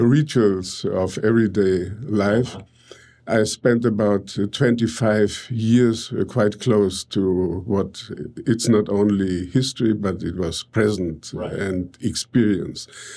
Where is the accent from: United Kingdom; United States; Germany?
Germany; Bavaria; but I grew up in West Germany, in Bavaria after the war, and I had an opportunity to learn Russian, which was at that time very rare and strange in Catholic Bavaria.